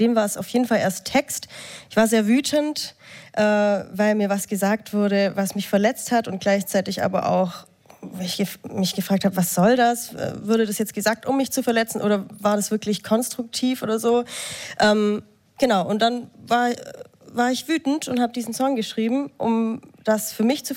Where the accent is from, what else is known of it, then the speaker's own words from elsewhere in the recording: Ravensburg, Baden-Württemberg, Germany; born there; accent: Swabian; Und ich komme gebürtig aus Ravensburg, da schwätzt man Schwäbisch.